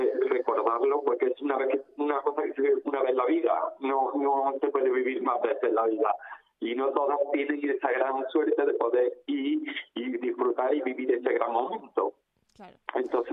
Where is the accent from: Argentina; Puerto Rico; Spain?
Spain; Alameda, Andalusia; yo quería darle un toque de mi tierra, de Alameda, especialmente de Alameda, o de la comarca de Antequera, claro.